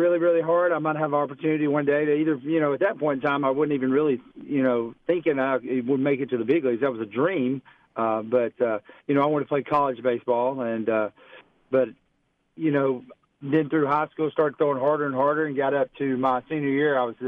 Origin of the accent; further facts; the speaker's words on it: Hartsville, Alabama, United States; Just like any other kid, I think growing up, I'm from Alabama. I grew up in Hartsville, Alabama, and just love playing sports.